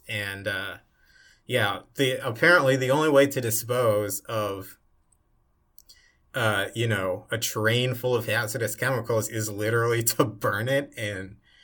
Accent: Ohio, United States; my home state, 3 hours. It's a 3-hour drive from Columbus, East Palestine, Ohio.

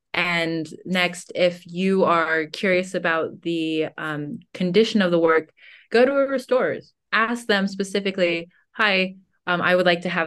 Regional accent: West Coast, United States; My dream was always to road trip, because I'm from the West Coast, but I went to school on the East Coast.

